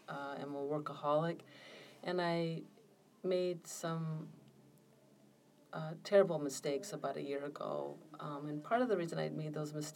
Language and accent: English; Midwest, United States; I really learned and experienced that growing up in the Midwest.